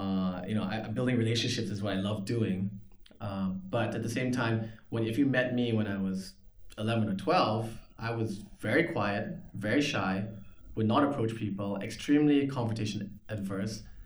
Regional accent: Singapore; Yeah, growing up in Singapore is great.

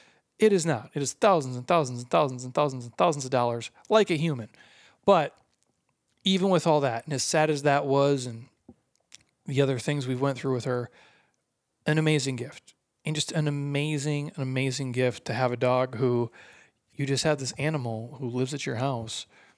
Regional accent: Midwest, United States; I grew up in the Midwest, okay, outside of the cities, outside of the giant metropolis area.

